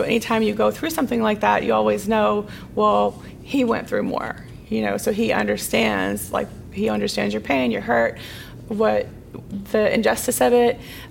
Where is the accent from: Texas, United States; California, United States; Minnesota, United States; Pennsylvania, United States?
Texas, United States; Round Rock; also born or lived in Weatherford; So when I moved from Round Rock, Texas, I was a cheerleader in Round Rock on the A team, and that was a big deal, and I loved it. It was my life. And then when I moved to Weatherford, Texas